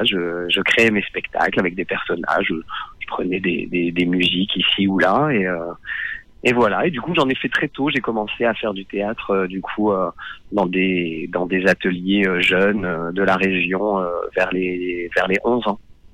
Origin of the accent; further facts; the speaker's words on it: Hauts-de-France, France; Moi j'ai passé mon enfance dans le Nord-Pas-de-Calais.